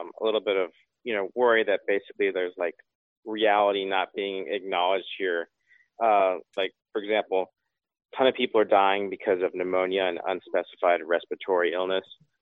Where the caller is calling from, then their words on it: California, United States; from California.